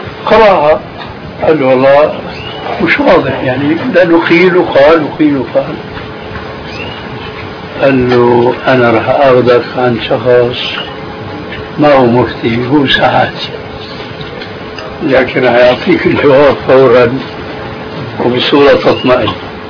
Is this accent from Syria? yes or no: yes; Syria; كلنا نحن سوريين